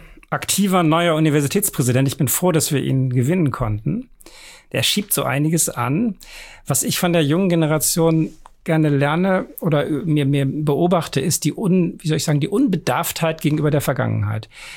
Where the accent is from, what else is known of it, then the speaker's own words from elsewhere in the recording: Hamburg, Germany; also born or lived in Bremen; Ich bin zwar in Bremen geboren, aber ja nach einigen Jahren dann weggezogen. Ich fühle mich durch und durch als Hamburger.